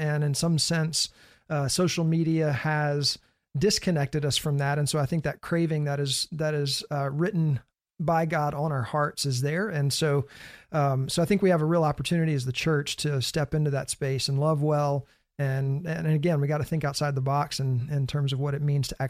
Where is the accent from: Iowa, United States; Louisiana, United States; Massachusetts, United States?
Louisiana, United States; I didn't grow up in church culture. I grew up in Louisiana.